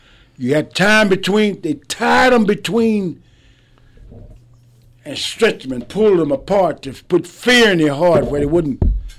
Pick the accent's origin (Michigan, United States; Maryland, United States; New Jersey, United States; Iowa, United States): Iowa, United States; Waterloo; I'm from Waterloo, Iowa. I mean, my best friend was white. I never knew color till I come to the South.